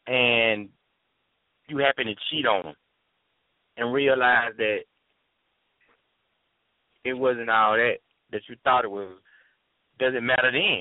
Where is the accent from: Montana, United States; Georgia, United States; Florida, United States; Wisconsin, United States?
Georgia, United States; Macon; I'm from the Eastside, too.